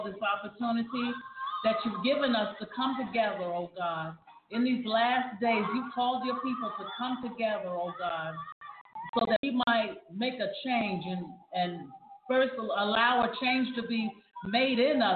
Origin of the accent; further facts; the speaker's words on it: York, Pennsylvania, United States; I am from York, PA.